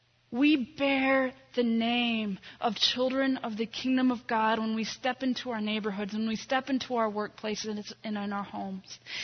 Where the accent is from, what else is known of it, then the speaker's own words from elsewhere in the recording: Bourbonnais, Illinois, United States; When I was 14 years old, my hometown, Bourbonnais, Illinois, had an event every year called the Friendship Festival.